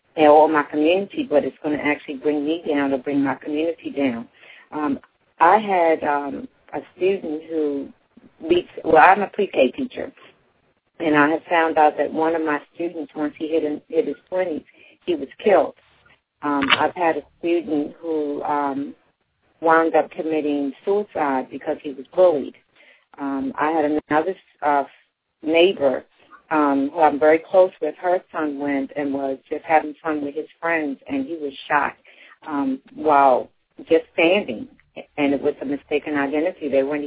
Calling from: Baltimore, Maryland, United States; I'm calling from Baltimore, Maryland.

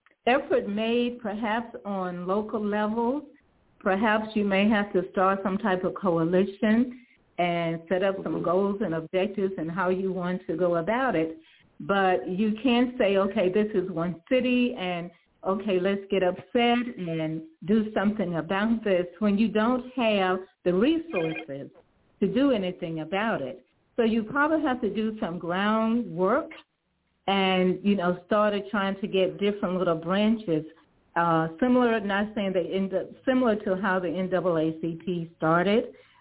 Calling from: Maryland, United States; Hello, I am calling from Maryland.

